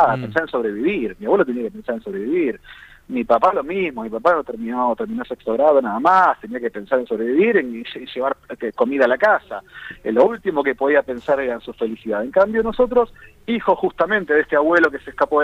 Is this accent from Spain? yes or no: no; Buenos Aires, Argentina; que también nos encontramos siempre los porteños cuando salimos de Buenos Aires